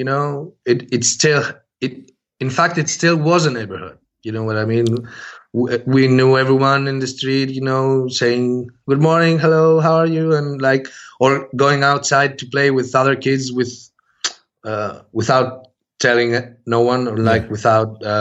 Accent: Athens, Attica, Greece; born or raised there; English is a second language

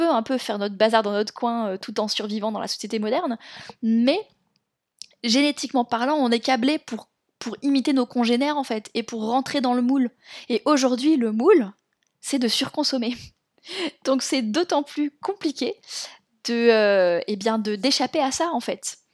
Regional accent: France; moi je parle en tant que française

